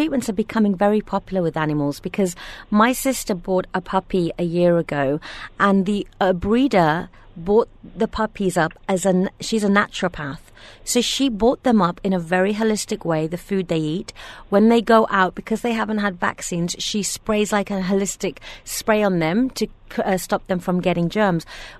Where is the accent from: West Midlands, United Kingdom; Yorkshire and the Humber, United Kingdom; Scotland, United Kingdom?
West Midlands, United Kingdom; Birmingham; Yeah, I'm a Birmingham girl